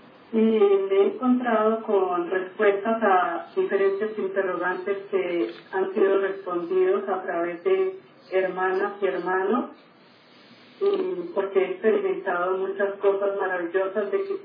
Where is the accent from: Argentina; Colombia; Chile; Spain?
Colombia; Bogotá, Bogotá Capital District; soy de Bogotá, Colombia.